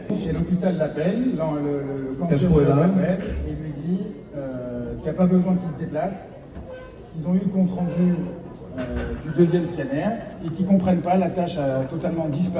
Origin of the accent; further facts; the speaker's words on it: France; Je viens de France pour remercier